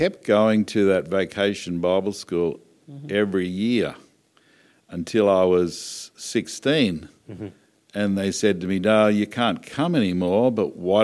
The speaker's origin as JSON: {"language": "English", "town": "Brisbane", "region": "Queensland", "country": "Australia", "tie": "born or raised there", "said": "I grew up in Enoggera, which is a suburb of Brisbane."}